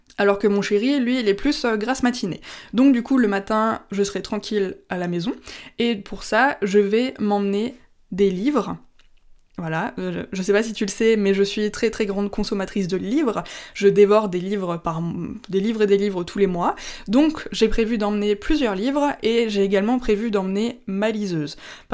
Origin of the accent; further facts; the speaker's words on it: Grand Est, France; mais on vient d'Alsace. Donc en Alsace, on n'a pas trop la mer.